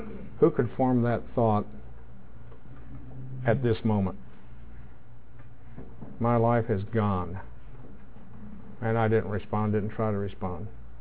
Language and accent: English; Wichita, Kansas, United States; I was born in Wichita, Kansas. That's my hometown.